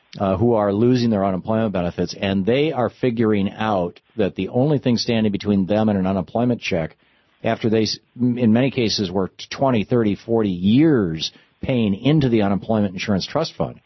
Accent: Michigan, United States; also born or lived in Vermont / New Hampshire; I lived in Vermont for 10 years. I lived in New Hampshire for 5 years. I grew up in Michigan.

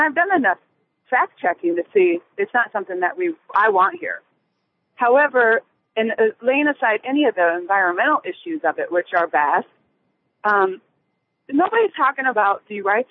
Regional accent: Nebraska, United States; now in Pierre, United States; I am in a unique situation where I'm actually born and raised in Nebraska, and for the last 8 years have lived in South Dakota.

